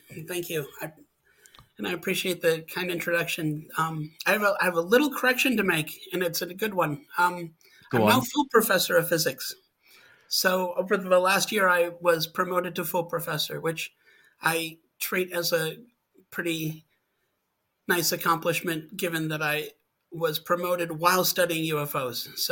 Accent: Wisconsin, United States; moved away as an adult; also born or lived in Montana; Well, I grew up in Wisconsin and then moved out to Montana for graduate school.

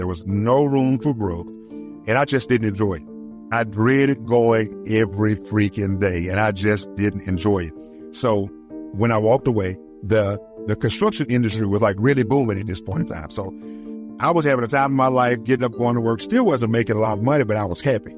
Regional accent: Oxford, Mississippi, United States; I was born and raised here in Oxford, Mississippi.

